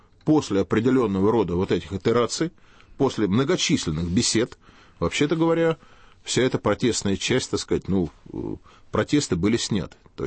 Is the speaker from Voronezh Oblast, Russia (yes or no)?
no; Moscow, Russia; И прямо скажу вам, как коренной москвич